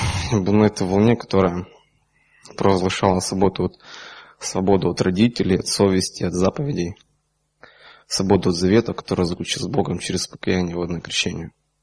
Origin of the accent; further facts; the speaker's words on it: Kharkiv, Kharkiv Oblast, Ukraine; Я сам из Харькова.